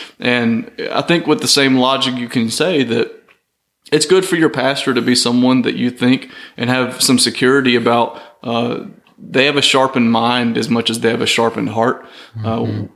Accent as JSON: {"language": "English", "region": "Mississippi", "country": "United States", "tie": "born or raised there", "also_born_or_lived": "Louisville / Birmingham", "lives_now": "Millport, United States", "said": "That being said, I was really raised in a small town, but it's been a while. Small town Mississippi, but it's been a long time."}